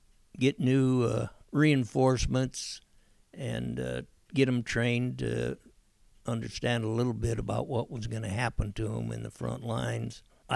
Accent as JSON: {"language": "English", "town": "Fresno", "region": "California", "country": "United States", "tie": "born or raised there", "said": "To begin with, it was quite rainy and muddy and things that we weren't used to here in Fresno"}